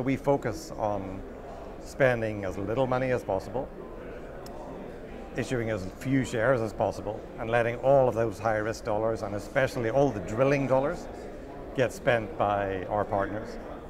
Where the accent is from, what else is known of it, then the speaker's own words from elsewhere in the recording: Ireland; moved away as an adult; now in Vancouver, Canada; You know, I came from Ireland to Vancouver around 2005.